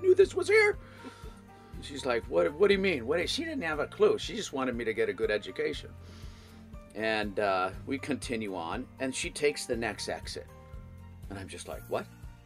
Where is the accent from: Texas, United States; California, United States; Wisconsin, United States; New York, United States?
California, United States; Laguna Beach; I'm from Laguna, and we have some, you know, we have some okay surf